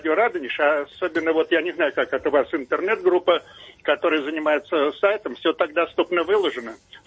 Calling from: Moscow Oblast, Russia; Я из Москвы, Московской области

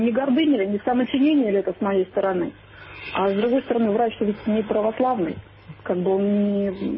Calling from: Moscow, Russia

